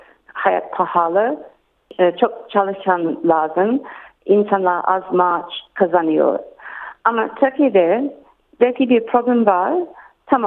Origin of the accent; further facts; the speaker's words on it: Sydney, New South Wales, Australia; Turkish is a second language; Sydney'de. Sydney'de bir mahalle, yani Northbridge.